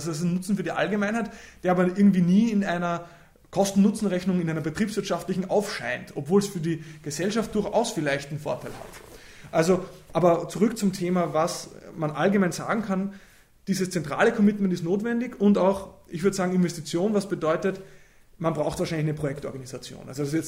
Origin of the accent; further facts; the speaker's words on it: Linz, Upper Austria, Austria; wie zum Beispiel in meiner Heimatstadt Linz, wo ich ursprünglich herkomme